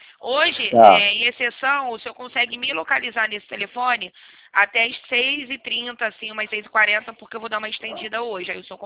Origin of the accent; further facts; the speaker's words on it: Rio de Janeiro, Brazil; eu sou nascida e criada em Quintino.